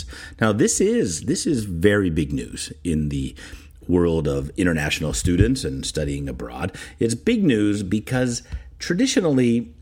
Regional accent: Canada; Canada, my home country, of course, we're broadcasting from Toronto, Canada

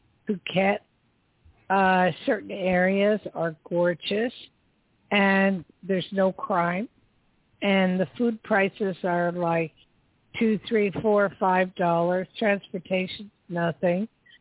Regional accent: Hawaii, United States; because I'm from Hawaii, and you know, it's very similar.

